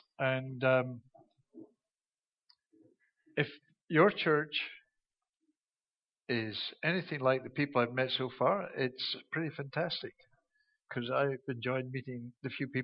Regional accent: Scotland, United Kingdom; I'm Scottish, my wife's English, and some people laugh at that because they think, where's the big divide?

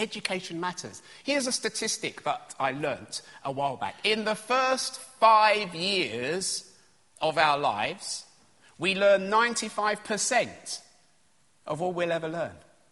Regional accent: London, United Kingdom; Here's a little bit of my story. I grew up in East London.

